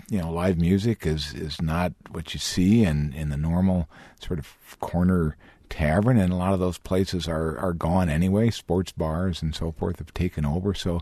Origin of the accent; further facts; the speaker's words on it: Rice Lake, Wisconsin, United States; And the same thing was true where I grew up in Rice Lake.